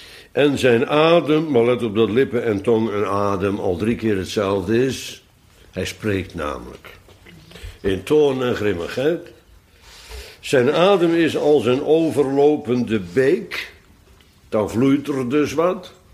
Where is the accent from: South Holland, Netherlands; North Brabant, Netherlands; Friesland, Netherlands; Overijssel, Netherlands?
South Holland, Netherlands; Bodegraven; ik kom uit Bodegraven, dus wij moesten er kaas van maken.